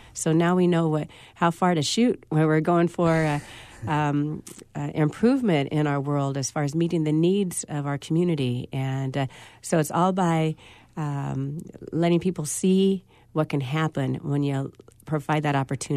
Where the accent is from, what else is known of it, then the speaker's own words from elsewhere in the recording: Fresno, California, United States; I'm homegrown. I grew up in the Tower District and attended McLean High School in Fresno State.